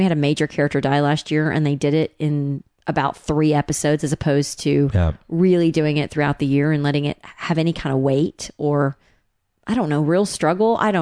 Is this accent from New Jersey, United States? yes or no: no; Georgia, United States; Well, I just think, you know, I grew up outside of Atlanta